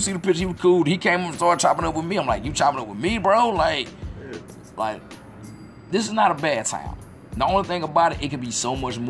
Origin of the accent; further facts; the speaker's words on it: Augusta, Mississippi, United States; One thing I like about Augusta, mine my hometown, Mississippi.